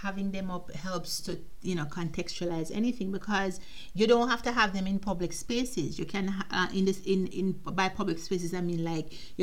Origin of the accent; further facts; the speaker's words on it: Jamaica; we are from Jamaica. I'm from Jamaica, and I was told when I was going to school in history class